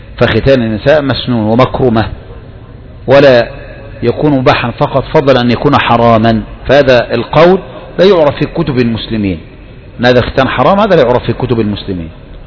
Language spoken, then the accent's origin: Arabic; Egypt; إنما عندنا في مصر يظهر أن المرأة لو فعلت ذلك الآن